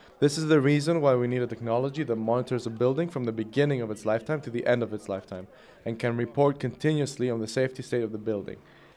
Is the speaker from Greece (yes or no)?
yes; Greece; the house I grew up in was earthquake-proof. It was well-designed, as I would say most houses are in Greece, where I'm from.